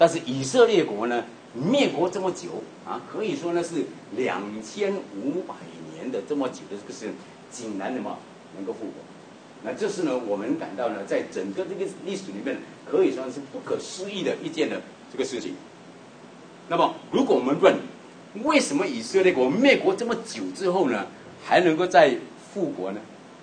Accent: Malaysia; 所以我们从马来西亚来的啊，一般上我们英文没有太大的问题

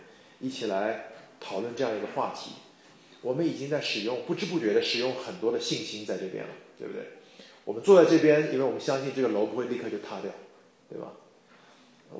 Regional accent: Shanghai, China; 我来自中国上海。对，以前我是一个 consultant， 然后我现在在那个西敏神学院读我的研究生。

